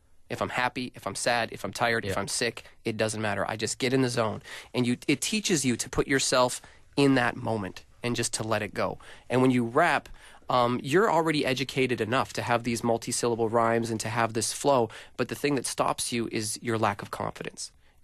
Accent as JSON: {"language": "English", "town": "Saskatoon", "region": "Saskatchewan", "country": "Canada", "said": "Even in Canada, I came from Saskatoon. Like, we had one black person in the entire school."}